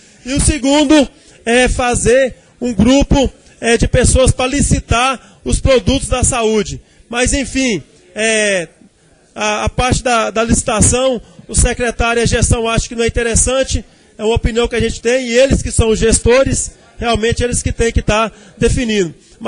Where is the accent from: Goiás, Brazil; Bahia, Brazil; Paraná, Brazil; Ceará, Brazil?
Goiás, Brazil; Porangatu; Eu sou natural de Porangatu